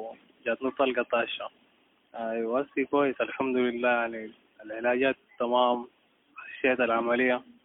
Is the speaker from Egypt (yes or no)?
no; Nyala, South Darfur, Sudan; born there; من مواليد نيالة.